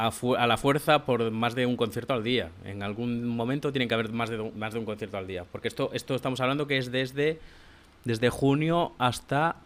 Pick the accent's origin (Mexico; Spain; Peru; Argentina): Spain; Vilalonga, Galicia; yo que soy procedente de Vilalonga, en San Senso